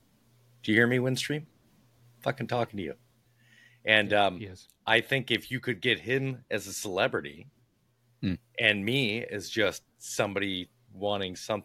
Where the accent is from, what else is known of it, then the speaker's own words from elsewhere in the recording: Ireland; No. No, I'm Irish.